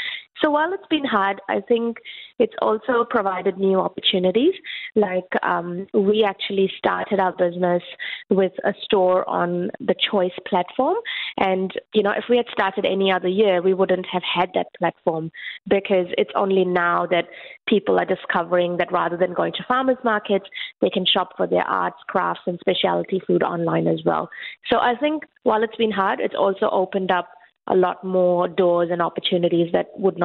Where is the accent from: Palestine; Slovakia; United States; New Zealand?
New Zealand; When I was a teenager growing up in New Zealand